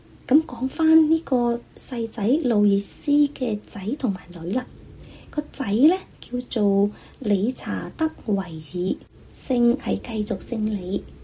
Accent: Guangdong, China; 就是我们广东人说叫做塞

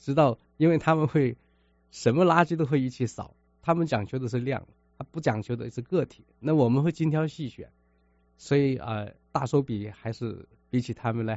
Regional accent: Hong Kong; now in Seattle, United States; 我来自香港然后在香港的这个生活做事业的这个经验完全在这边有很多都是用不上

